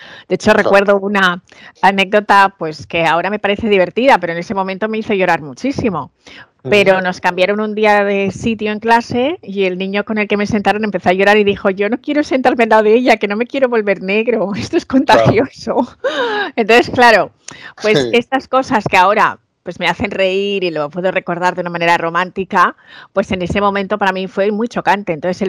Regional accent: Spain; era negra y realmente igual no podía representar un proyecto, y siempre teniendo que justificar el por qué soy española

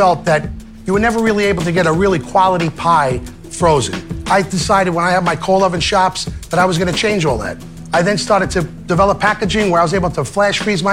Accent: Brooklyn, New York, United States; I'm from Brooklyn, New York.

